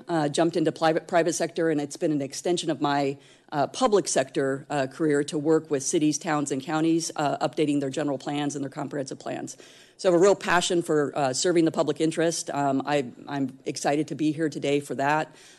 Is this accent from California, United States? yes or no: no; Phoenix, Arizona, United States; born and raised in Phoenix, Arizona.